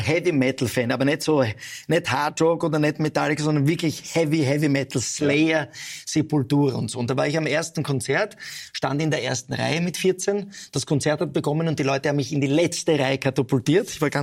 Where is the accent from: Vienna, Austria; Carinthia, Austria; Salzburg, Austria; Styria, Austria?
Vienna, Austria; born there; Beide Eltern sind aus Italien. Ja, meine Mutter ist aus Florenz, mein Vater war aus Venedig, ich bin aber in Wien geboren.